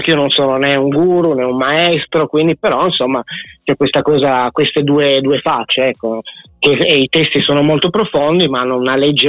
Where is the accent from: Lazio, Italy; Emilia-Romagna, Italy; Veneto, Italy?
Emilia-Romagna, Italy; Ferrara; Sono proprio di Ferrara, insomma, da quella zona lì. Comunque è sempre quella grande zona dell'Emilia Romagna, ecco.